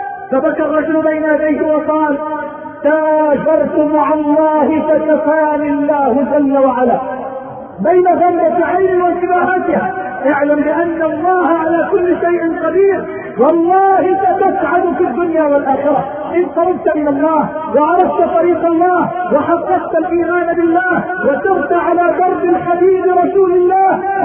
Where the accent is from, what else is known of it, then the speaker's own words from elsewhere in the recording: Mansoura, Dakahlia, Egypt; عندنا في المنصورة في مصر